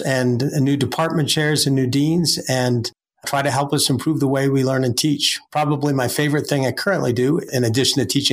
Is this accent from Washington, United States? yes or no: yes; Seattle, Washington, United States; now in Rexburg, United States; I'm actually from Seattle originally